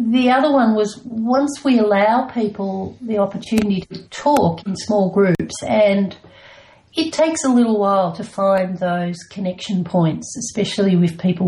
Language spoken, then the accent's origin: English; Melbourne, Victoria, Australia; now in Bells Beach, Australia; I come from Melbourne, even though I'm down here at Bells Beach.